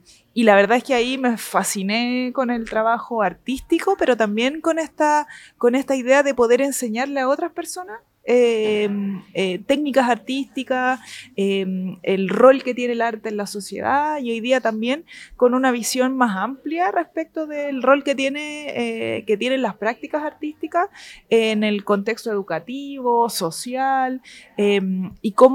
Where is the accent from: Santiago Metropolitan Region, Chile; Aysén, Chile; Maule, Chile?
Santiago Metropolitan Region, Chile; Santiago; Bueno, yo soy de Santiago, toda mi familia está allá